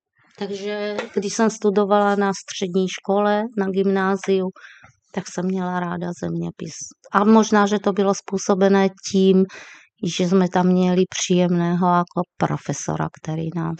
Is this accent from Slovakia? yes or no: yes; Slovakia; Czech is a second language; now in Czechia; tím, že jsem vlastně Slovenka, tak na Slovensku. V Banské Bystrici jsem studovala